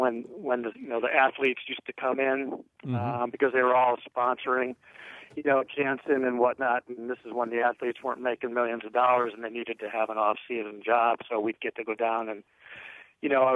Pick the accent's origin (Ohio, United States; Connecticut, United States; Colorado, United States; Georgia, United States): Connecticut, United States; Wethersfield; I grew up in Wethersfield